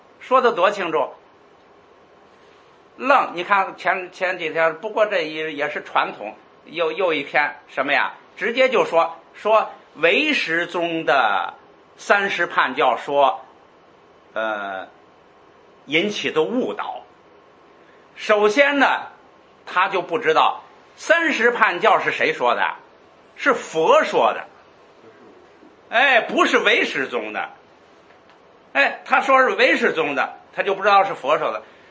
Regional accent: China; 我们中国人呢，对这个理解不深。这个就是我说的，中国人一开始佛教传进来，不懂

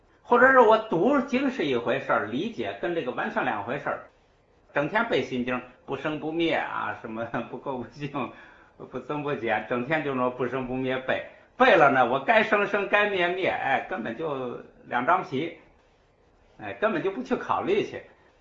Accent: China; 我们中国人重视字儿

